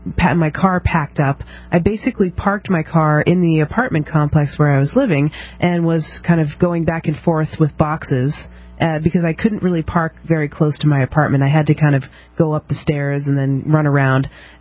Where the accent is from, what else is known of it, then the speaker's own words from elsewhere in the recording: New Hampshire, United States; I happen to be born in New Hampshire, so I'm a New Hampshirean. And I'm an American.